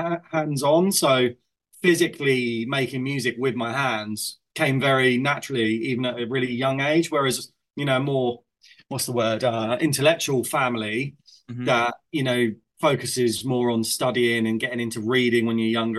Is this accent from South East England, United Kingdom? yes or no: yes; Isle of Wight, South East England, United Kingdom; I mean, so I grew up on the Isle of Wight.